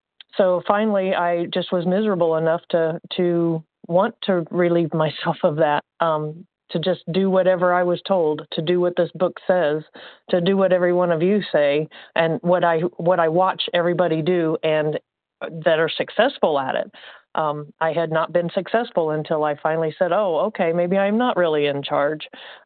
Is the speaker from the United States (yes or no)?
yes; Indiana, United States; Good morning. This is … I'm from Indiana.